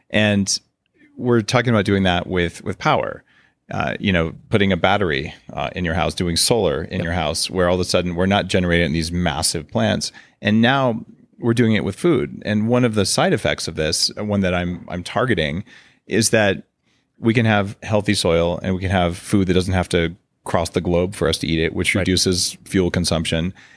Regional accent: United States; now in Canada; I'm a permanent resident, but I'm American.

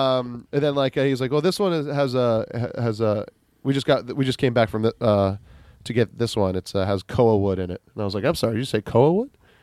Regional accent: Kailua, Hawaii, United States; I was like, oh, I am from Kailua.

